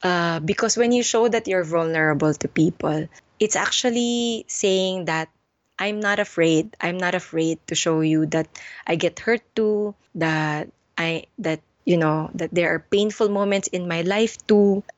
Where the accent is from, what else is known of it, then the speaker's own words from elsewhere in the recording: Valenzuela, Metro Manila, Philippines; Oh, I'm Filipino, pure Filipino. I live in Valenzuela for 20 years, studied there, grade school and high school.